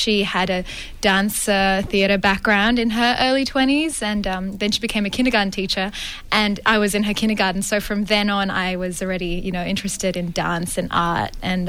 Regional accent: Malaysia; moved away as an adult; now in Melbourne, Australia; I'm from Malaysia, by the way. So I came to Melbourne to train as an actor.

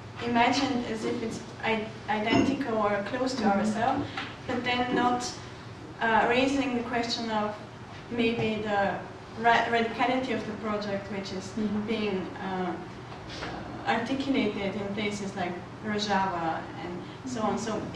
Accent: Bulgaria; now in Dortmund, Germany; I come from Bulgaria. I'm a PhD student here in Dortmund.

